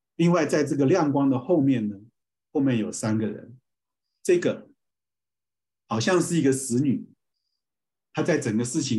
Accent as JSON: {"language": "Chinese", "country": "China", "said": "所以我们中国人的父母常常有时候，大部分的父母他们不会做这样的一个决定让小儿子走。"}